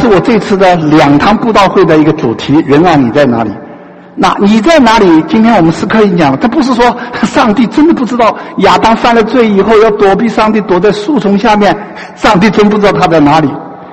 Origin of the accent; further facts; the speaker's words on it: China; 在我们中国人生的思想正好相反